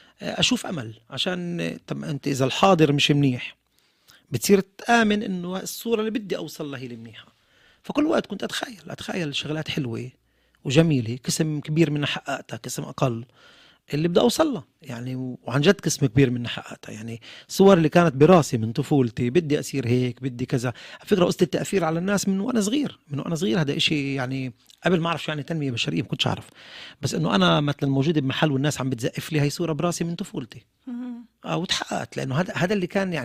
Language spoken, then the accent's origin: Arabic; Palestine; إحنا الفلسطينيين في الداخل كمان.